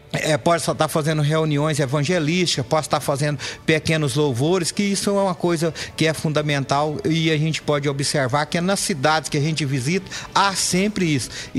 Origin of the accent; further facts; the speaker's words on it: Brazil; os moradores do bairro São Judas Tadeu, onde eu nasci e criei nas proximidades daquele bairro, no bairro São Benedito.